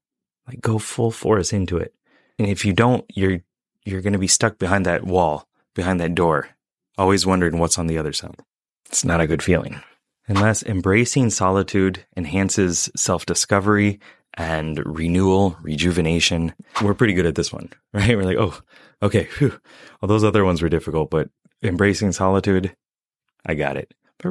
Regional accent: Michigan, United States; moved away as an adult; now in Japan; Since I turned 18 in Japan, like I moved over here from Michigan on this adventure

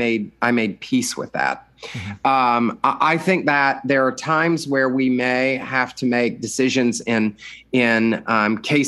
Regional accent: Georgia, United States; They legalize medical usage in my home state of Georgia, which is quite conservative, not as conservative as it used to be.

